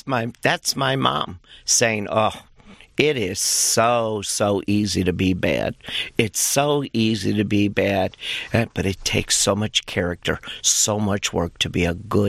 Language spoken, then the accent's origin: English; Detroit, Michigan, United States; I grew up in Northwest Detroit and that I was surrounded by those kids in the 48227